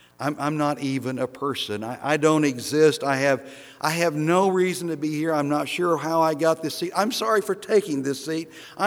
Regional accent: Oklahoma, United States; I'm from Oklahoma, but my family is from Indiana and England and Germany and North Carolina Cherokee territory.

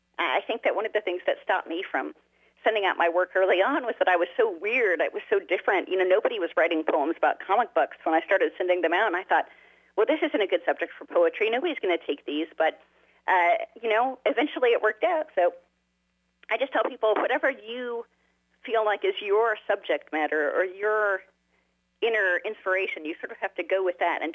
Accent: Oak Ridge, Tennessee, United States; growing up in America's secret city, which is Oak Ridge, Tennessee. That's where I grew up. And they built nuclear bombs there.

